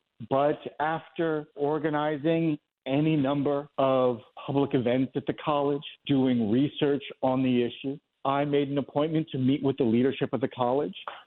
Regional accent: New York City, New York, United States; I grew up in New York City, and a few things happened at once.

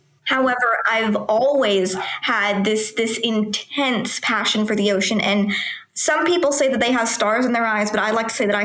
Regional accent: Los Angeles, California, United States; I'm from Los Angeles. I'm currently 14 years of age.

